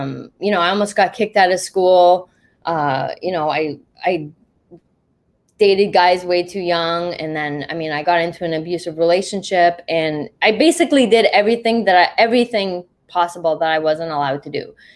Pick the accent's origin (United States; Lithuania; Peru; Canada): Canada; she left home when she was 17 and like moved to Toronto, which was like 5 hours from my hometown.